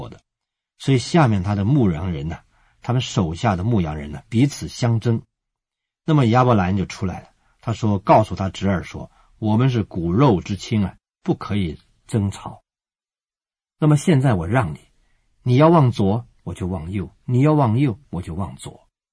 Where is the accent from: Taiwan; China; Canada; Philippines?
China; 我们中国人常常讲患得患失